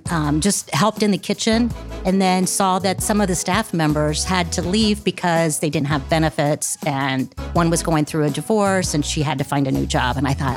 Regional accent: Kenton, Ohio, United States; So I grew up outside of Columbus, small farm community called Kenton, about 60 miles northwest, and loved it.

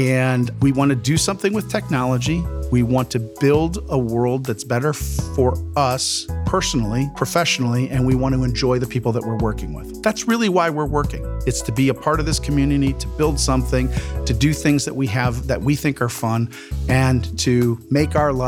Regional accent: Wickliffe, Ohio, United States; Grew up in Ohio, born and bred, outside of Cleveland, a small town called Wycliffe. It's 20 miles east of Cleveland. And I grew up there, was there until I graduated high school

